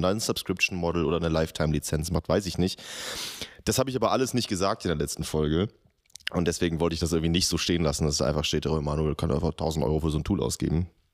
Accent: Langenfeld, North Rhine-Westphalia, Germany; Ja, wer Langenfeld noch nie gehört hat, das ist meine Heimatstadt, das liegt zwischen Köln und Düsseldorf.

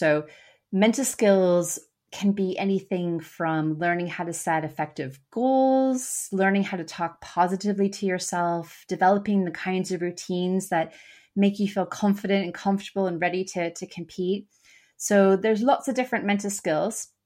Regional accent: Canada; now in United Kingdom; My home country of Canada, I now live and work in the United Kingdom.

